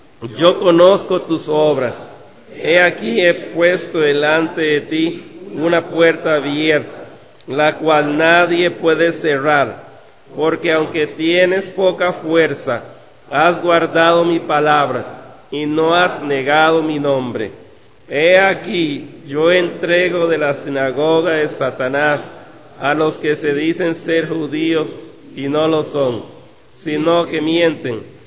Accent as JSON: {"language": "Spanish", "country": "Costa Rica", "said": "yo soy de Costa Rica, de la Iglesia Bautista Emanuel, allá en San José."}